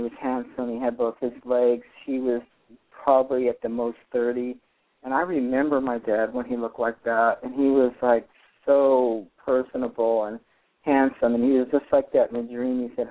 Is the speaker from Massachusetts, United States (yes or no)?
yes; Boston, Massachusetts, United States; born there; also born or lived in upstate New York; We ended up going back east, and I lived upstate New York. I was born in Boston, and that's where my dad's, all my relatives, and many relatives are still there.